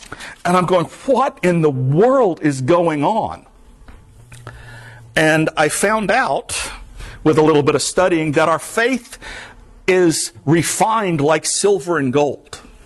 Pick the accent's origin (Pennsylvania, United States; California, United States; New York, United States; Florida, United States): Florida, United States; I grew up in the Everglades. I am from the swamps.